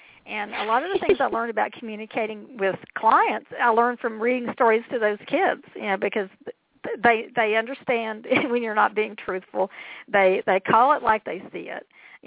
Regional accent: the South, United States; see, I was raised in the South, and like in my world, my mother taught me, you know, be nice and quiet, and you sit quietly with your hands folded.

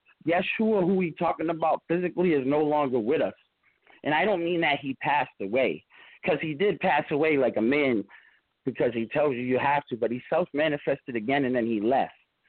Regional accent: Rhode Island, United States; America, I'm from New England. I'm from Rhode Island. We're progressive out here.

